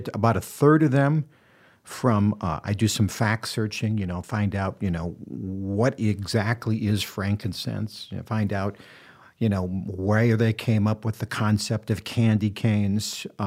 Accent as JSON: {"language": "English", "region": "Midwest", "country": "United States", "said": "I love being a Midwesterner, and I want to tell stories from that perspective."}